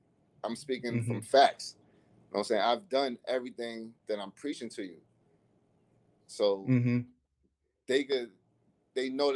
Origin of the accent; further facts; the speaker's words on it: New York City, New York, United States; I think growing up in the New York City playgrounds, you're playing against older, experienced, more mature guys, stronger guys.